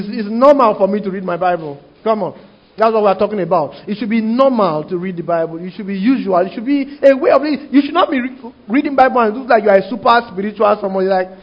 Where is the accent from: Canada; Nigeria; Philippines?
Nigeria; I'm Nigerian, grew up, you are for me.